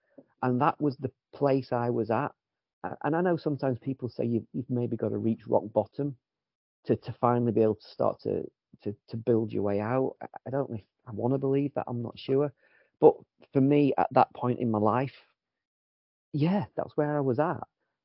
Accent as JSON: {"language": "English", "region": "Yorkshire and the Humber", "country": "United Kingdom", "said": "I'm a Yorkshireman, Matt."}